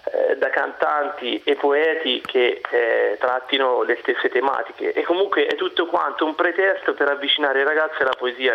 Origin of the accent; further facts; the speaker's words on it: Tuscany, Italy; accent: Tuscan; now in Como, Italy; Io insegno nella provincia di Como, però sono toscana, come noterete dal mio accento, ma come tanti mi sono dovuto trasferire.